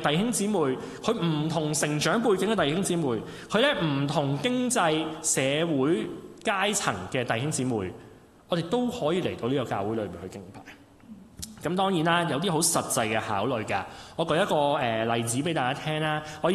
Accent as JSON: {"language": "Cantonese", "country": "China", "said": "佢哋唔係好似大家我哋中國人文化咁一個一個人咁樣坐"}